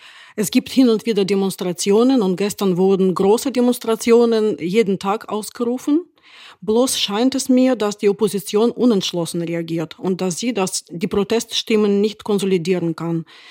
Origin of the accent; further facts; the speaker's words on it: Belarus; moved away as an adult; also born or lived in Vienna / Berlin / Kyiv / St. Petersburg; now in Georgia; Ich komme aus Belarus, bin freiberufliche Journalistin, habe in Wien studiert, dann in Berlin, Kiew und St. Petersburg gelebt, von dort berichtet.